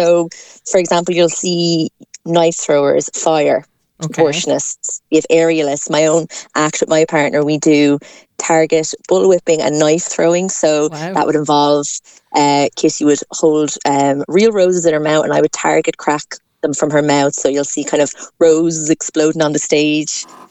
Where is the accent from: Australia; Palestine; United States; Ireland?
Ireland; Waterford, Munster; come back to Waterford, my base. So it's kind of nice to have to be home, promoting my show here back in my hometown.